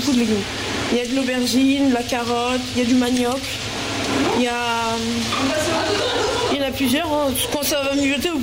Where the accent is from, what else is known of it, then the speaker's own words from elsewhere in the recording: Saint-Denis, France; j'avais l'impression que c'était chez moi à Saint-Denis, mais en Normandie.